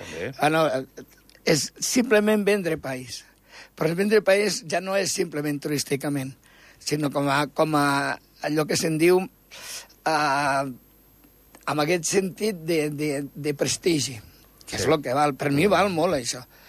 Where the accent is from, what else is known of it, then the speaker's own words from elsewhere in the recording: La Pobla de Segur, Catalonia, Spain; No, és de la Pobla de Segur.